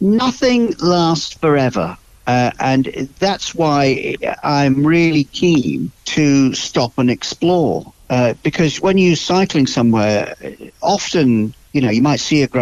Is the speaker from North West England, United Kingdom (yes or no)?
yes; Marple, North West England, United Kingdom; born and brought up in Marple, on the outskirts of Greater Manchester, in the panhandle of Cheshire, as it were.